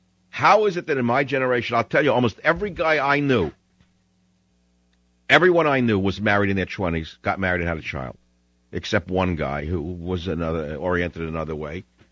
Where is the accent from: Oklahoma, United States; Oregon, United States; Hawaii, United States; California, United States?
California, United States; You know that the California wineries I hate to say it because I'm from California